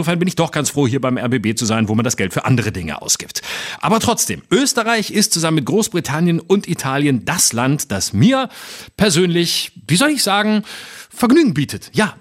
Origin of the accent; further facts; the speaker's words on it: Baden-Württemberg, Germany; moved away; Also wenn ein Bundesland, dazu noch mein Heimatbundesland, nicht mehr zu bieten hat als das, na dann gut, dass ich weg bin